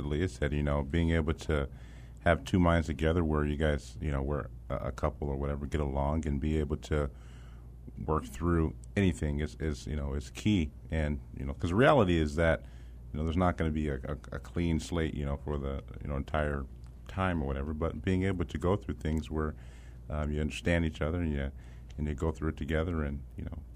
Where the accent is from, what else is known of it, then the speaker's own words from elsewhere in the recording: Washington, United States; I'm from Washington State